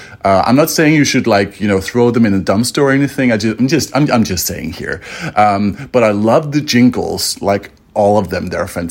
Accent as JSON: {"language": "English", "country": "Denmark", "second_language": "English", "said": "I'm from Denmark"}